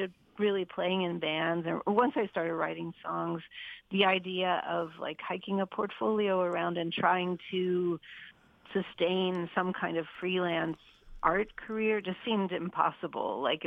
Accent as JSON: {"language": "English", "town": "Pittsburgh", "region": "Pennsylvania", "country": "United States", "tie": "born or raised there", "said": "Yeah, well, I grew up in Pittsburgh, and I think part of being from Pittsburgh, we were like an hour from West Virginia."}